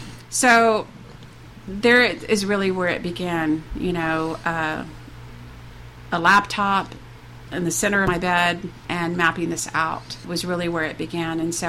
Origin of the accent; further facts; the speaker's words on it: San Marcos, Texas, United States; You know, I grew up in San Marcos. I have so many wonderful memories of the river. I mean, that's where I learned how to swim.